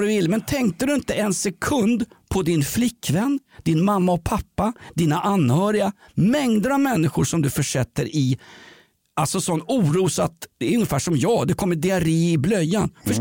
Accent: Sweden; och jag är uppväxt i Sverige på 1970-talet.

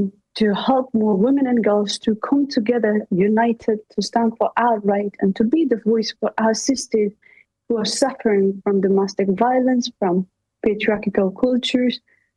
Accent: Pakistan; now in Afghanistan; We came back to Afghanistan with different mindset because we grew up in Pakistan early on. Many refugees, Afghan refugees, came back.

